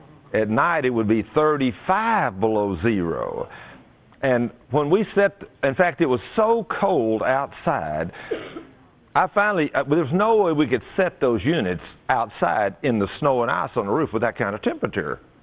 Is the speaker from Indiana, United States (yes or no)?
no; Texas, United States; I was raised in Texas, and I like warm weather.